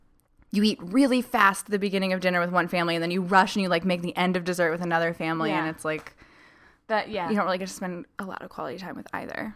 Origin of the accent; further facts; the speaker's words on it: Midwest, United States; I say aunt because I'm from the Midwest